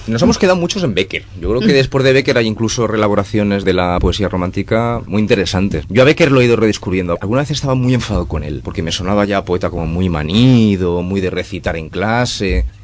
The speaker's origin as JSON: {"language": "Spanish", "country": "Chile", "lives_now": "Valencia, Spain", "said": "Yo soy un poeta chileno."}